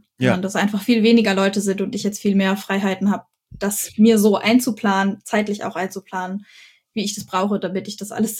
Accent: Lower Saxony, Germany; moved away as an adult; Ich komme ja auch nicht von hier. Ich komme aus Niedersachsen und bin zum Studieren hier runtergezogen

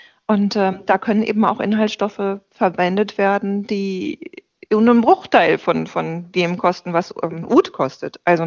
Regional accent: North Rhine-Westphalia, Germany; born there; ich bin im Ruhrgebiet geboren, das scheint mir nicht unbedingt in die Wiege gelegt zu sein. Also noch wirklich in einer Umgebung mit intakten Zechen und so.

